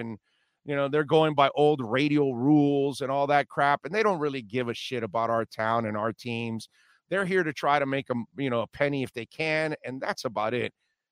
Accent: Hialeah, Florida, United States; also born or lived in Belle Glade; now in West Kendall, United States; I was born in Belgrade, Florida, in the far northwest corner of Palm Beach County. All right. Raised in Little Havana and Hialeah and now living in West Kendall. But I'm a South Florida guy, born and raised.

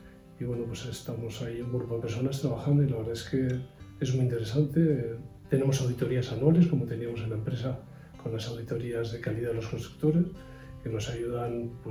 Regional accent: Bilbao, Basque Country, Spain; soy supernumerario y he trabajado en Vitoria, aunque yo soy natural de Bilbao.

